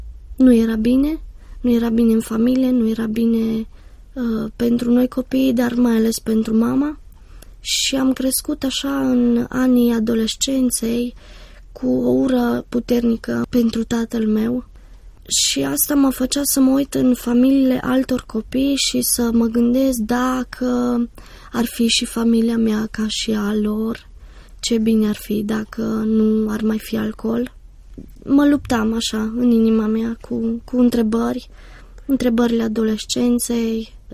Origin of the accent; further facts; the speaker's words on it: Cluj, Cluj County, Romania; Am crescut în Cluj. Am crescut într-o familie obișnuită, un copil obișnuit.